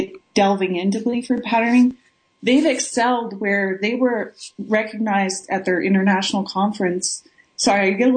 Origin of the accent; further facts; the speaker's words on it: the South, United States; I'm not from Missouri, but I'm from the South.